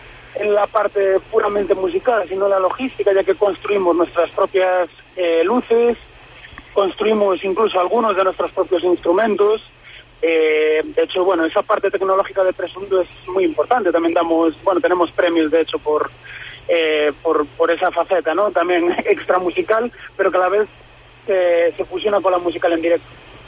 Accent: Ourense, Galicia, Spain; como buenos gallegos que somos, como buen ourensano que soy yo

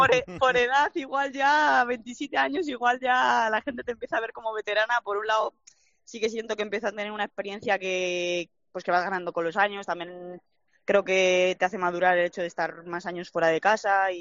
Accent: Madrid, Community of Madrid, Spain; moved away; Yo sabía que, desde que, eso que soy de Madrid, pero salía de, cuando me fui de Madrid me fui a ciudades pequeñas

